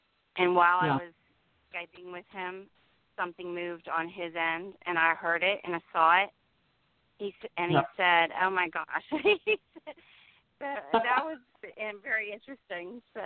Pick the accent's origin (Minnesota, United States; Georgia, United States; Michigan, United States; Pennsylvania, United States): Pennsylvania, United States; Yeah, I grew up in Pennsylvania.